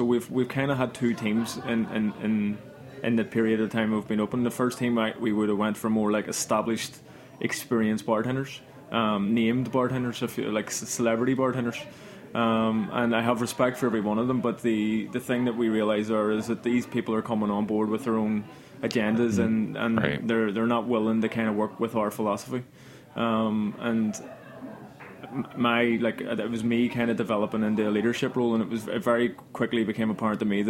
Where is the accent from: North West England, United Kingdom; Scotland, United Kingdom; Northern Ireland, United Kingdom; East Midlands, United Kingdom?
Northern Ireland, United Kingdom; Belfast; now in London, United Kingdom; Like, when I came over from Belfast in London, I would have heard of all these, like, famous bartenders